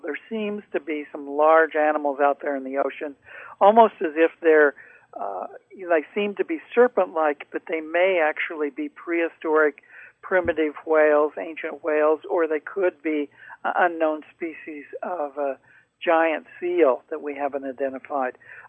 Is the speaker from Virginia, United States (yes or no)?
yes; Norfolk, Virginia, United States; born there; I was born in Norfolk, Virginia in 1947.